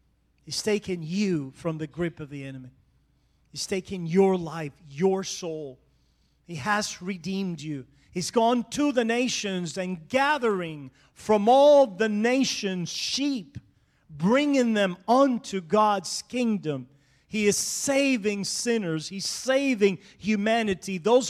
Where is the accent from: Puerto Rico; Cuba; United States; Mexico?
Cuba; me growing up in Cuba, went through very adverse circumstances, very poor origins and place.